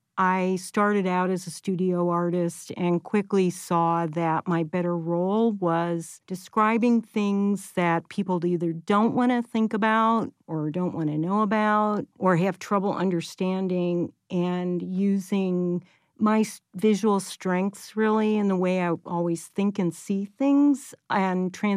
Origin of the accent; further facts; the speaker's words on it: Pittsburgh, Pennsylvania, United States; and I grew up in Pittsburgh, which is another city that had a long history during the steel industry of polluted air.